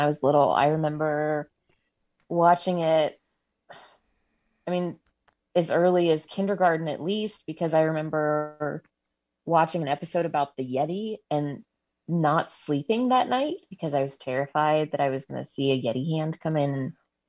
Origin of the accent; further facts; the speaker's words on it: Minerva, Ohio, United States; I grew up near Minerva. I didn't know about the Minerva Monster until I was older